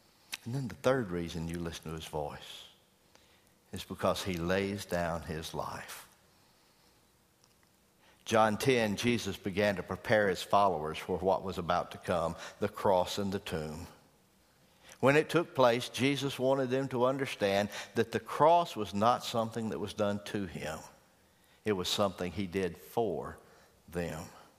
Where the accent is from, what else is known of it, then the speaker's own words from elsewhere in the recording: United States; Because I'm like you. I'm an American.